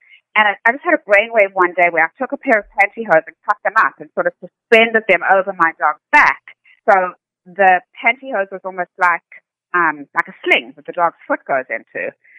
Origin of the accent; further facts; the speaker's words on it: South Africa; when I was brought up in South Africa, my mother was my late mom was a very famous fashion designer in South Africa. So I was brought up in the fashion world and exposed to all of that.